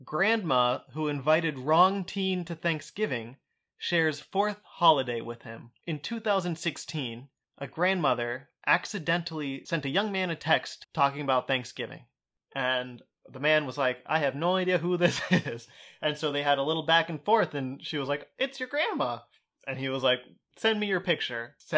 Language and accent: English; Portsmouth, Ohio, United States; Well, I'm from Portsmouth, Ohio, so growing up, I would root for the Cincinnati Bengals.